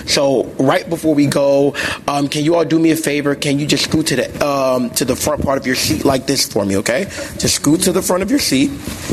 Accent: Inglewood, California, United States; Growing up in Inglewood, I didn't understand that I deserved to have that stabilized.

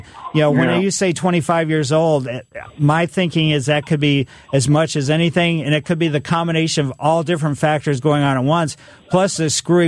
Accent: Ellisville, United States; Growing up in Ellisville, you know, we had a pretty big yard, and I found a maple seedling, and because we were in Maple Lane and had 13 maple trees in our yard.

